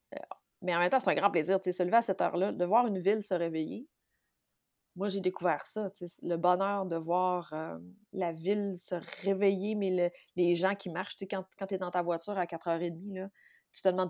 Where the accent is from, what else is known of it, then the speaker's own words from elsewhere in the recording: Saguenay, Quebec, Canada; moved away; je suis vraiment née l'autre côté de la rue. Mes parents sont toujours au Saguenay. Ma famille, dans son entièreté, est toujours au Saguenay. J'ai grandi au Saguenay. Mes parents habitent toujours la maison de mon enfance.